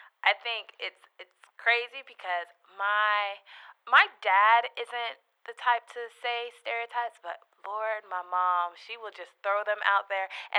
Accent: Sierra Leone; I'm from the Mende tribe.

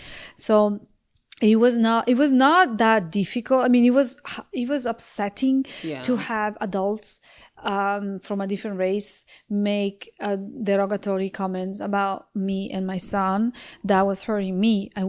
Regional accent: Italy; now in United States; I'm a foreigner. I'm an Italian American now, officially. So I have my citizenship. So I came a little late. Like, I grew up in Italy, but I'm a foreigner.

